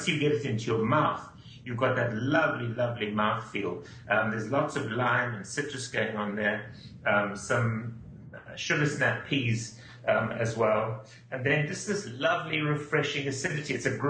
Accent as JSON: {"language": "English", "town": "Durbanville", "region": "Western Cape", "country": "South Africa", "said": "This is my home country. My parents farmed in Durbanville."}